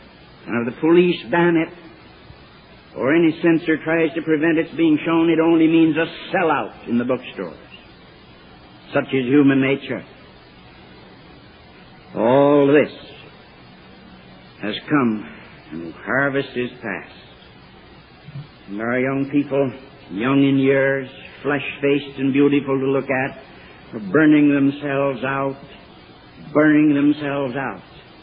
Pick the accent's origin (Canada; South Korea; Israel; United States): United States; I'm an American, and I would be ashamed to speak against my country.